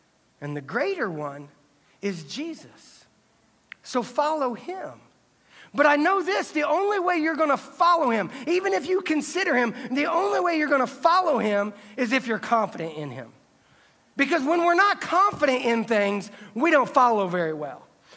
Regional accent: Midwest, United States; Remember, we grew up in the Midwest, flatlands, all right?

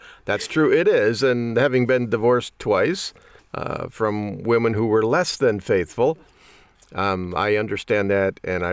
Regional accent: Midwest, United States; I'm a meat and potatoes kind of guy. I mean, I grew up here in the Midwest, and that's what we eat.

